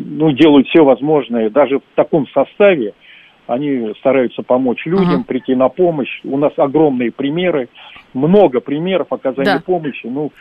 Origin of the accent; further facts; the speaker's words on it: Moscow, Russia; И сегодня, ну, мы москвичи, вот, мы смотрим